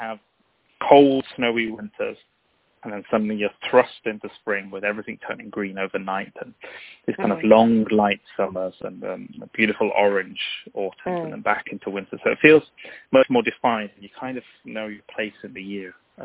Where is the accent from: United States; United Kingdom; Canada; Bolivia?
United Kingdom; moved away; as a British person living outside of the UK in the EU, administratively things are getting a little bit more complicated.